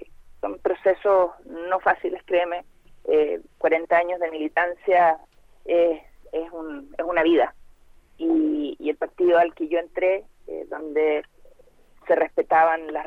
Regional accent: Concepción, Biobío, Chile; ustedes saben que Concepción es mi ciudad natal.

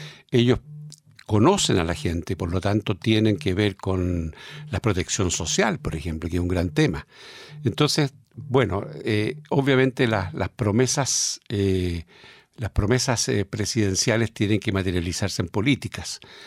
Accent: Los Ríos, Chile; yo, como digo, vengo de Los Ríos, una región nueva también

